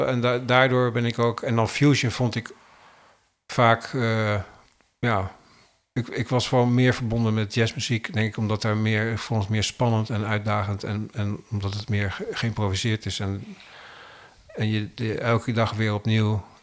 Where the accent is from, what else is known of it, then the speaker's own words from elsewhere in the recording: Netherlands; ik ben hier eigenlijk gewoon als Nederlander op zoek naar dingen.